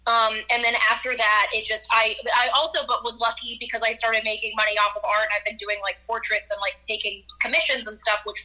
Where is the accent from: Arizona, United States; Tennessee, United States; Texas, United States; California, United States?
Tennessee, United States; Nashville; I was born and raised in Nashville, and we all met doing comedy.